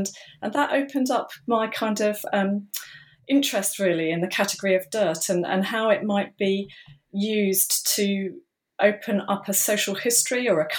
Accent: England, United Kingdom; I suppose what I'll just say immediately is that, as you can tell, I'm English

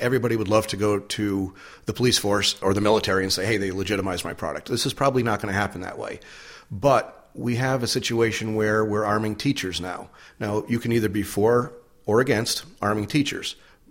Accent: United States; I grew up in America, which meant freedom.

